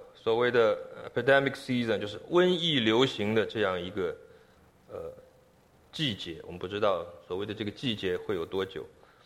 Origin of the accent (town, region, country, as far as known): China